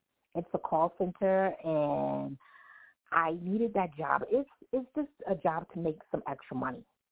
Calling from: Brooklyn, New York, United States; I'm calling from snowy Brooklyn, New York.

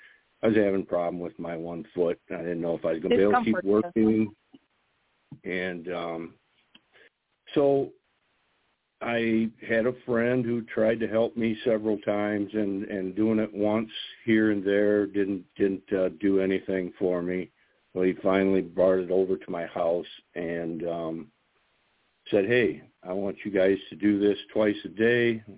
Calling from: Helena, Ohio, United States; I'm from Helena, Ohio.

